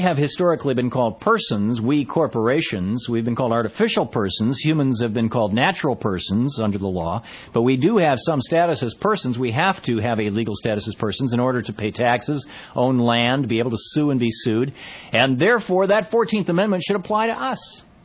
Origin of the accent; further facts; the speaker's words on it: Montpelier, Vermont, United States; We in my hometown here, we've had a running lawsuit against McDonald's for years. Here in Montpelier, the only state capital in the nation with no McDonald's.